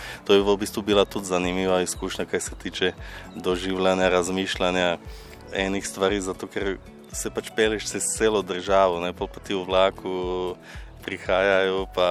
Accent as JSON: {"language": "Slovenian", "region": "eastern Slovakia", "country": "Slovakia", "second_language": "Slovenian", "moved": "yes", "lives_now": "Ljubljana, Slovenia", "said": "sem rojen na Čehoslovaškem, ki je zdaj razdeljena na Češko-Slovaško, to pomeni po novem sem iz Slovaške. Po starih starših pa po svojih starših sem v bistvu še celo Rusin iz vzhodne Slovaške. Tudi sem evropejc"}